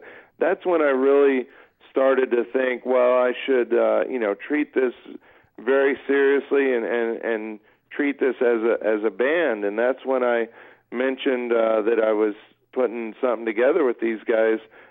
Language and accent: English; Kansas, United States; I'm from Kansas, and I'm kind of like easygoing